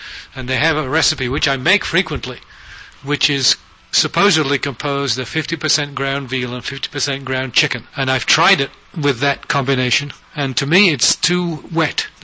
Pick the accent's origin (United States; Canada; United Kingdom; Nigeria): United Kingdom; England; born or raised there